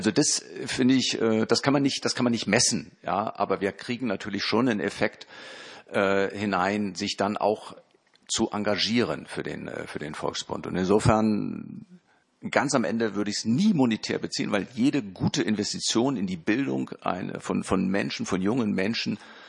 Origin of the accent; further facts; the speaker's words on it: Germany; Das ist nichts, was wir als Deutsche verlangen können.